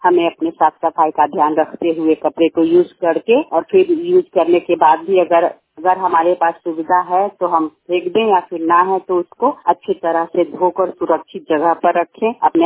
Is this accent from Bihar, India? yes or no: yes; Bhagwanpur, Bihar, India; मैं वैशाली जिले के भगवानपुर प्रखंड की रहने वाली हूँ